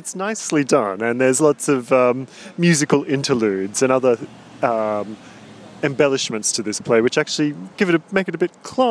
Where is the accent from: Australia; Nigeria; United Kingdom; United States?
Australia; As an Australian, well, actually, it speaks to me like any other play, really.